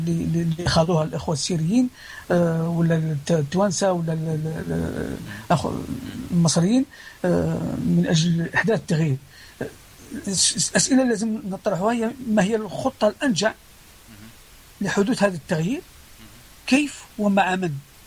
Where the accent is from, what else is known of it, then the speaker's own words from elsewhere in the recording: Algeria; لازم ناخدوها بالاعتبار احنا كجزائريين